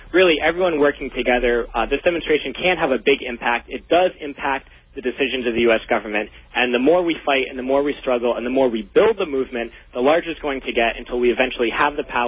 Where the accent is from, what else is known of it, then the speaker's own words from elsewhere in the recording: New England, United States; also born or lived in Florida; No, I grew up up north in New England, all around New Hampshire, Massachusetts, and then went to high school in Florida. So I bounced around a little bit.